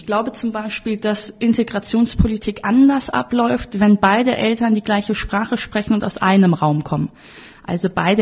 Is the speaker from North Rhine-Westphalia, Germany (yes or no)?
yes; Wuppertal, North Rhine-Westphalia, Germany; ich komme ja aus Wuppertal